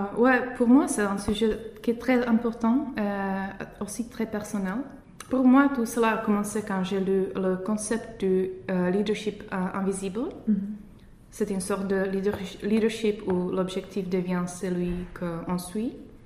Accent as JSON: {"language": "French", "country": "Czechia", "second_language": "French", "moved": "as an adult", "lives_now": "Netherlands", "said": "Je viens de la République tchèque où j'ai reçu le Master 2 de psychologie."}